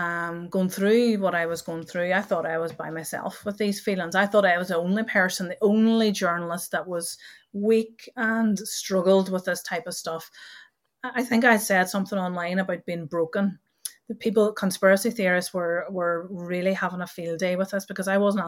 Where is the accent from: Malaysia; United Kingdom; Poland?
United Kingdom; Northern Ireland; I was growing up in Northern Ireland and it wasn't a particularly nice place growing up